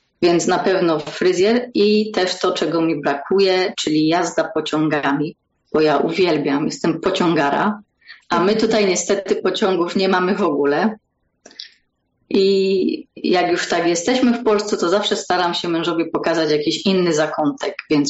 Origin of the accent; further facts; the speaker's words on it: Wrocław, Lower Silesian Voivodeship, Poland; now in Mauritius; Pochodzę dokładnie z Wrocławia, to jedyne polskie miasto, w którym mieszkałam, ale myślę, że najlepsze.